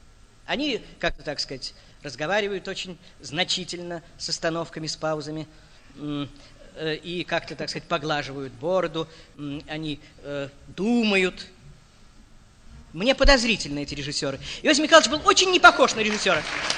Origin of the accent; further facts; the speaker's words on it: Saint Petersburg, Russia; Я вспоминаю о нем как ленинградец, приехавший в Москву со своим фильмом